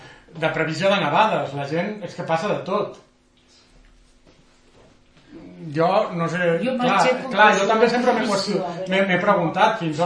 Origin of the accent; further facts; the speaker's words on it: Vallbona, Catalonia, Spain; jo que sóc de Vallbona no les tanco